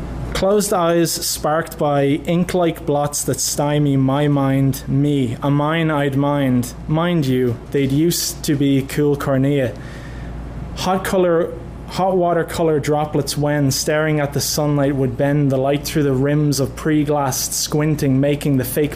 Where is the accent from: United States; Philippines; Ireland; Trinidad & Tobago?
Ireland; Dublin, Leinster; I'm from Ireland, I'm from Dublin in Ireland, specifically I'm from a little town in a little neighborhood called Coolock